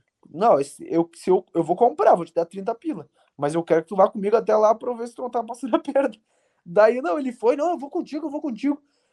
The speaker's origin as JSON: {"language": "Portuguese", "town": "Porto Alegre", "region": "Rio Grande do Sul", "country": "Brazil", "said": "sou aqui de Porto Alegre, sou Mengão"}